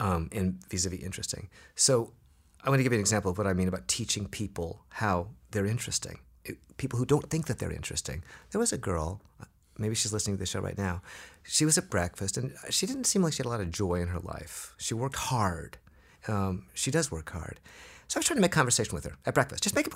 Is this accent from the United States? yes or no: yes; Hawaii, United States; also born or lived in Oregon; Well, actually, I was born in Oregon, but much of it was in Hawaii.